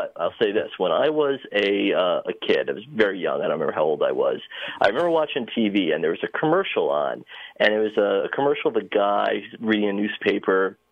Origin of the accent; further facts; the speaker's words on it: Grahamsville, New York, United States; So I'm from Grahamsville, New York, so that's in northern Sullivan County in the town of Neversink